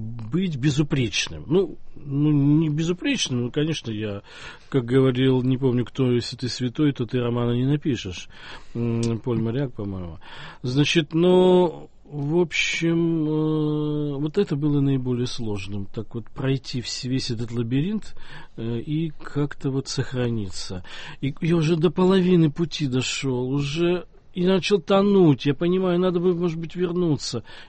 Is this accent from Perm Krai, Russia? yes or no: yes; Perm, Perm Krai, Russia; moved away; also born or lived in Moscow; когда сбежал из Перми и переезжал в Москву, я хотел еще дальше уехать